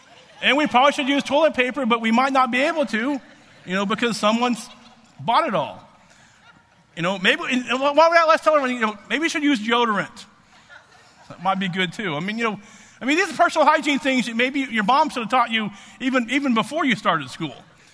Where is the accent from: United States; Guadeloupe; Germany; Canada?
United States; Alabama; I'm from Alabama, and we'll have a wonderful time.